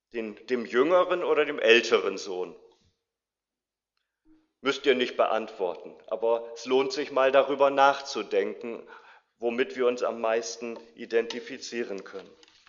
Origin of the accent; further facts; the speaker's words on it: Bremen, Germany; also born or lived in Wittenburg; Aufgewachsen bin ich in Bremen.